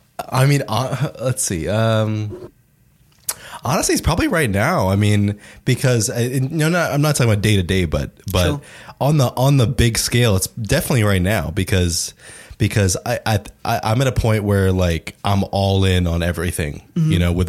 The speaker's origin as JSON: {"language": "English", "region": "New York", "country": "United States", "tie": "born there", "said": "I was born in New York, so yeah."}